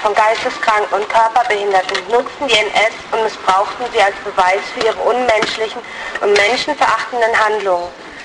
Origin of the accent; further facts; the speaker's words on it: Mannheim, Baden-Württemberg, Germany; weil ich gebürtige Mannheimerin bin, auch zu wissen, was damals passiert ist.